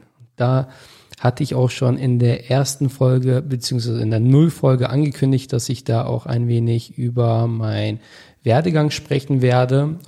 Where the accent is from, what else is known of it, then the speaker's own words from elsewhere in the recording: Augsdorf, North Rhine-Westphalia, Germany; also born or lived in Detmold; Ich komme aus Augsdorf, das ist ein Dorf circa 20 Kilometer von Bielefeld entfernt. Dort bin ich aufgewachsen, groß geworden, auch in der Nähe in Detmold geboren.